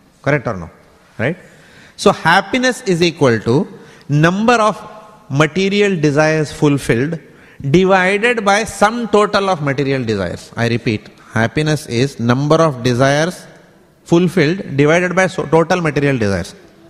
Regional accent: India; But specifically, I come from India. It is earn money, save money, and die.

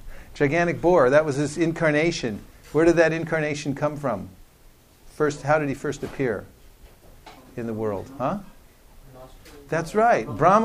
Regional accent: United States; Because those are my people. I'm an American.

